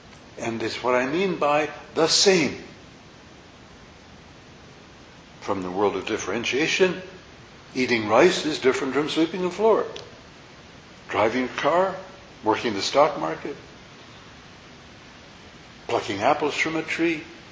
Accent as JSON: {"language": "English", "country": "Canada", "tie": "born or raised there", "said": "the member I grew up in Canada."}